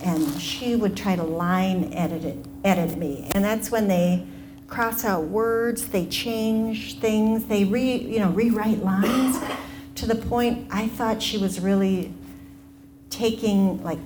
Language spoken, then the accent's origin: English; Minneapolis, Minnesota, United States; I grew up in South Minneapolis. I went to Morris Park, where I had my most important teacher ever as far as my writing goes, Mr. Spaeth, in 6th grade.